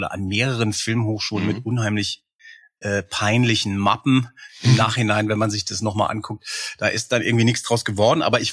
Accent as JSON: {"language": "German", "town": "Frankfurt am Main", "region": "Hesse", "country": "Germany", "tie": "born or raised there", "said": "als ich dann schon studierte in Frankfurt am Main, in meiner Heimatstadt"}